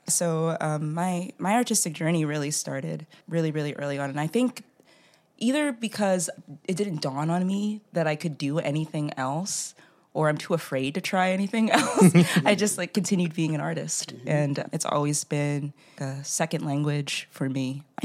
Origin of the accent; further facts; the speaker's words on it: Philadelphia, Pennsylvania, United States; And because I'm born and raised in Southwest Philadelphia and have lived all over the city since, you know, moving out of my parents' home.